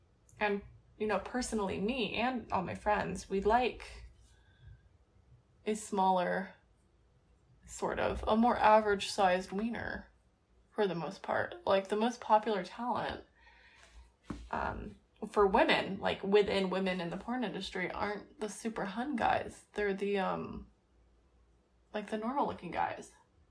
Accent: California, United States; also born or lived in Iowa; Nope! I'm not from Iowa. I am a California girl, but I did live in Iowa my sophomore year of high school.

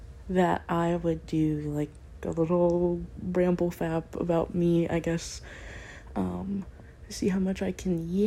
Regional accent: Texas, United States; accent: Southern; I'm from Texas, so I have at least an American accent, but if I get really going, you'll hear the southern accent. I also say y'all a lot.

